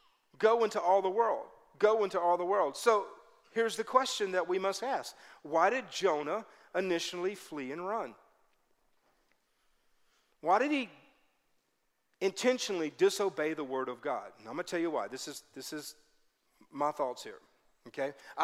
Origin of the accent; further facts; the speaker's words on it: Baton Rouge, Louisiana, United States; Because I grew up in Baton Rouge, Louisiana. My wife and I both did.